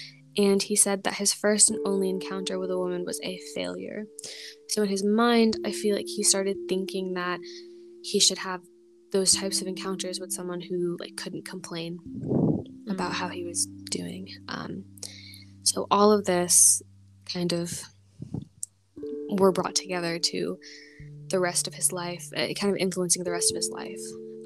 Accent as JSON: {"language": "English", "country": "United States", "said": "I am American, and I feel like that says a lot."}